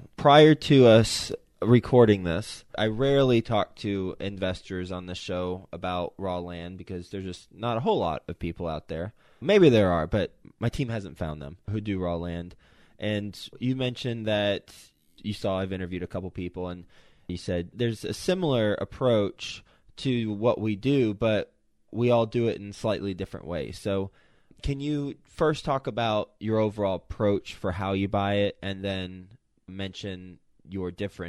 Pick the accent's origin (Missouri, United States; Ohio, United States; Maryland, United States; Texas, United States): Texas, United States; Fort Worth; I'm from Fort Worth. I don't remember a desert being in Fort Worth.